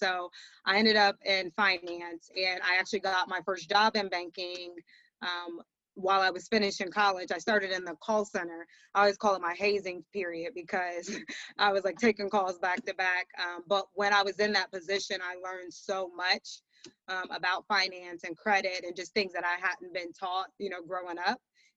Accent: Columbus, Ohio, United States; So yeah, I'm from Columbus, born and raised.

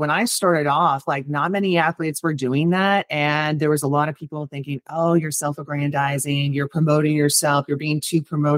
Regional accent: California, United States; I grew up in California, but then I ended up at Florida because I have another characteristic that was a big part of my life for 10 years.

